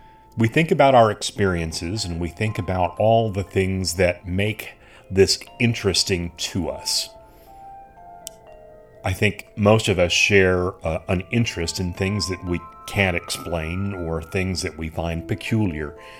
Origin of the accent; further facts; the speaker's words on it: San Antonio, Texas, United States; the Haunted Dollhouse Museum right here in my hometown of San Antonio, Texas.